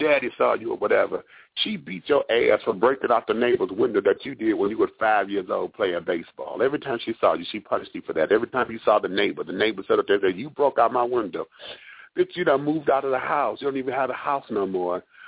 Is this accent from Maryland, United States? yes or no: no; Michigan, United States; I know that's been going on down here in Georgia. I'm not sure. I'm from Michigan